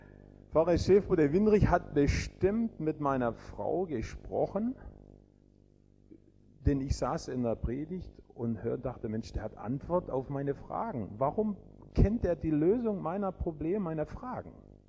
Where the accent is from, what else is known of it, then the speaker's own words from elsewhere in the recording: Bochum, North Rhine-Westphalia, Germany; Ich sage, ich bin aus Bochum und will morgen wieder fahren